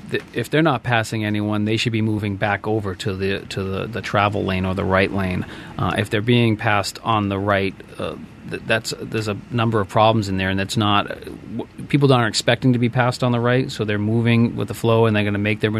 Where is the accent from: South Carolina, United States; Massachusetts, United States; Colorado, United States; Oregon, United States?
Massachusetts, United States; Boston; Well, I grew up in Boston also, so I learned how to drive.